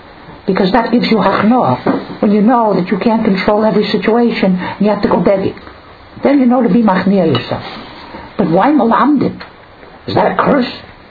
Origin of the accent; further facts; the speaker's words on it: Miami, Florida, United States; I'm not even from here. I'm from Miami. I just got off a plane.